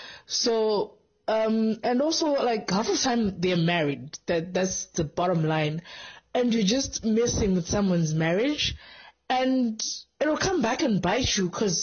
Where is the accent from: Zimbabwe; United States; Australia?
Zimbabwe; Harare; from Harare.